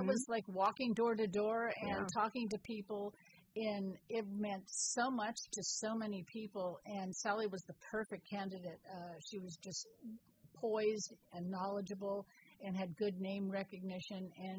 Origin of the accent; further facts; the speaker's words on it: San Francisco, California, United States; I grew up in the Sunset District of San Francisco, which is a grid of housing that all looks the same